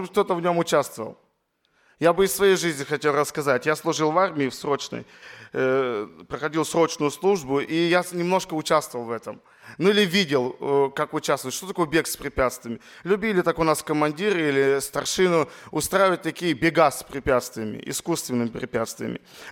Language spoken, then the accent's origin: Russian; Abakan, Khakassia, Russia; Откуда я? Я сам из Абакана. Это столица Республики Хакасия. Ее еще называют Солнечная Хакасия.